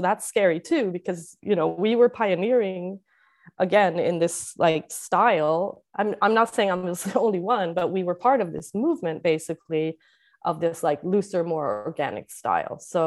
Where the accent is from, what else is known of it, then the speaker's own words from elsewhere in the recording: Sweden; because I'm from Sweden